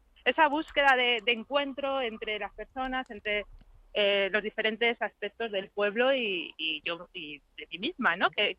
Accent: Soria, Castile and León, Spain; now in Madrid, Spain; porque yo soy de pueblo, aunque soy de Soria, y luego vivo en Madrid y tal desde hace mucho tiempo

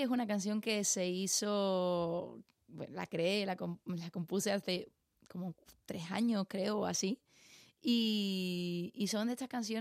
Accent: Seville, Andalusia, Spain; moved away as an adult; now in Madrid, Spain; nací en Sevilla, en Triana, y eso al final se te queda muy adentro, ¿no? Entonces esos son mis raíces.

